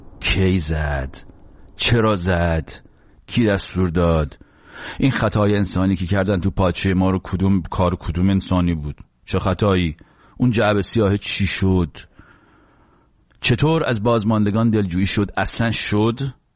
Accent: Iran; ما چه گناهی کردیم ایرانی شدیم تو اون کشور دنیا آمدیم؟

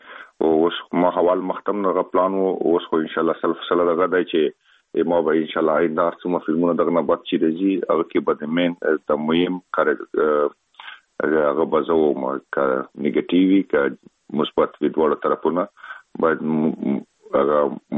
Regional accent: Afghanistan; خلک خبر دي چې زه افغاني یم

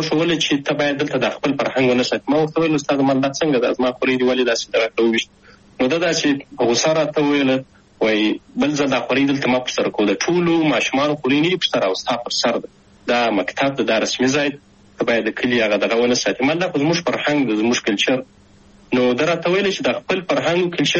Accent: Shajoy, Zabul, Afghanistan; also born or lived in Kabul; زه اصلا د زابل ولایت د شاجوی ولسوالی یم. تقریبا په 2015 میلادي کې د زابل په شاجوی کې د مسازو په نوم په یوه کلي کې هلته ونړۍ ته راغلم

